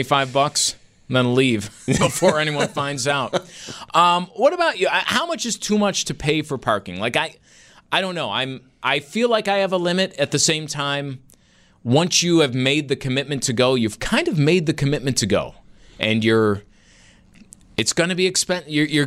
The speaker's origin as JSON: {"language": "English", "town": "Niagara Falls", "region": "New York", "country": "United States", "said": "I'm from Niagara Falls"}